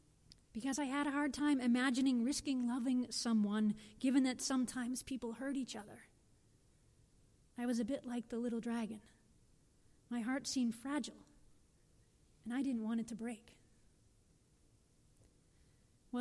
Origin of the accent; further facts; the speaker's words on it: Massachusetts, United States; As many of you know, I grew up in Massachusetts in a working class family. I have 3 younger siblings.